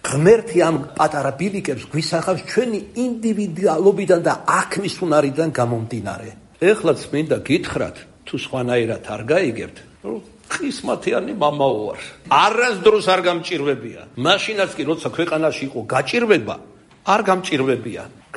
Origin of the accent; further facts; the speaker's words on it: Rustavi, Kvemo Kartli, Georgia; მე მუშათა ოჯახიდან ვიყავი, დედა იყო დიასახლისი, мама მეტალურგიულში მუშაობდა, რუსავში ცხოვრობდით